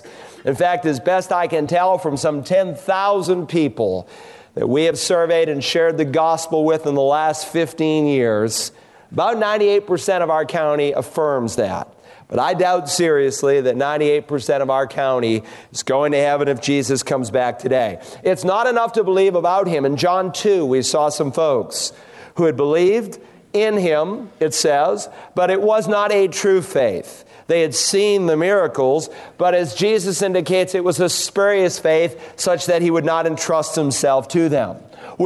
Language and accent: English; Worcester, Massachusetts, United States; Not too long ago, I was back in my hometown of Worcester, Mass.